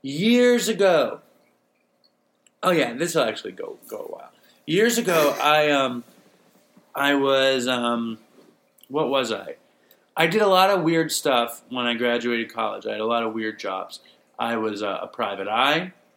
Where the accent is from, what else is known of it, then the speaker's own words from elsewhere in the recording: New York City, New York, United States; I grew up in New York City.